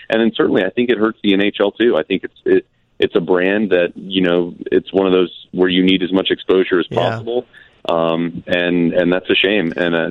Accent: Nashville, Tennessee, United States; I grew up in Nashville, a Preds fan

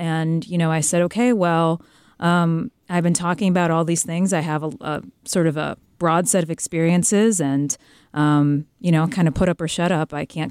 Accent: Missouri, United States; both Mark Twain, because I'm born and raised in Missouri

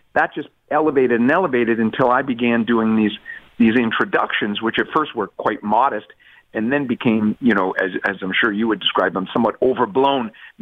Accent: New York City, New York, United States; I'm from Brooklyn, the gritty part of Brooklyn. You can just tell from my cadence.

